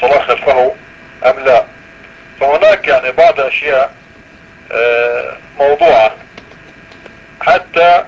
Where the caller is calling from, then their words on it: Aqaba, Aqaba Governorate, Jordan; نحن نتحدث من العقبة